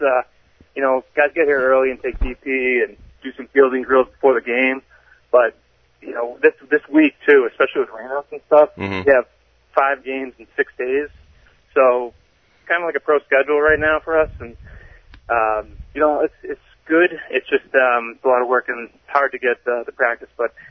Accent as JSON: {"language": "English", "town": "North Reading", "region": "Massachusetts", "country": "United States", "tie": "born or raised there", "said": "Yeah, so I grew up in North Reading, Mass. Went to St. John's Prep in Danvers for high school."}